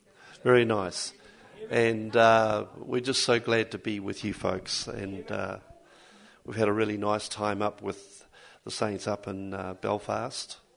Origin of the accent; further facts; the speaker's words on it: New Zealand; I come from New Zealand. You know where New Zealand is?